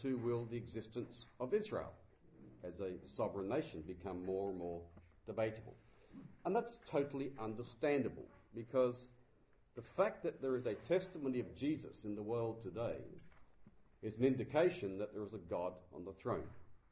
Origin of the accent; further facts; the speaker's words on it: Australia; In other words, I'm not from Ireland, which is a faraway country. I'm actually from Australia.